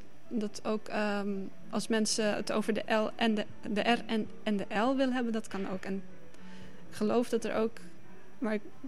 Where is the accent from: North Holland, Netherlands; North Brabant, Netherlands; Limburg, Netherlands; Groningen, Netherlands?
North Holland, Netherlands; Ik kom zelf uit Noord-Holland, dus ik ben inderdaad geïnteresseerd in Noord-Hollandse dialecten.